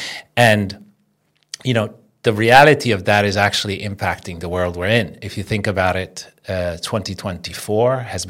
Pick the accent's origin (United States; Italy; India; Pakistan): Italy; northern Italy; I'm from Northern Italy